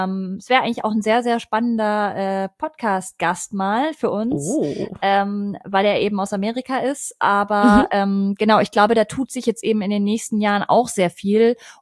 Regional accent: Munich, Bavaria, Germany; ich bin ja ursprünglich aus München

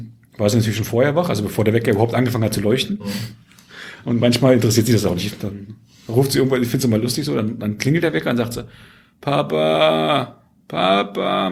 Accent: East Germany, Germany; Ich bin im Osten groß geworden, da gab es sowas nicht.

